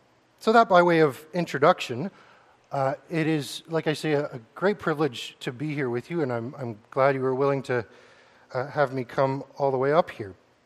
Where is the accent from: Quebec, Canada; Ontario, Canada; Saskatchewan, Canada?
Ontario, Canada; Welland; I grew up in Welland at the Christ Community Church there.